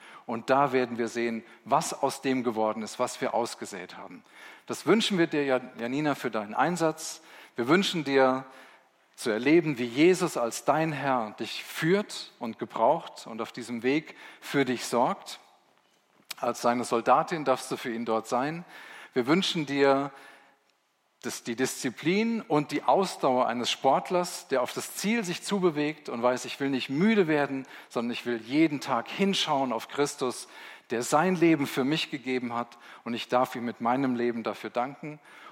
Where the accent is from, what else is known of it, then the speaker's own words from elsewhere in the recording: Busenhausen, Rhineland-Palatinate, Germany; also born or lived in Helmenzen; Ich komme aus Busenhausen. Oh, peinlich. Okay. Zum Glück sind wir später nach Helmensen gezogen, dann ging es dann wieder. Wir haben dann Bauernhof.